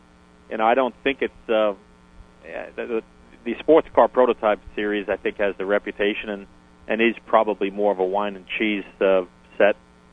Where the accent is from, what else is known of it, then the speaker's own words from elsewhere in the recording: New Jersey, United States; I'm from New Jersey. I'm no redneck, and I love it.